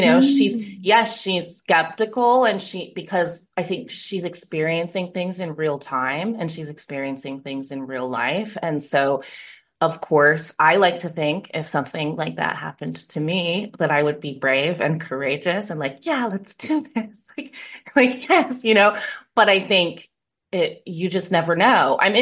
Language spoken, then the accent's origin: English; Idaho, United States; I grew up in Idaho, so it's like, you know, just woods and trees.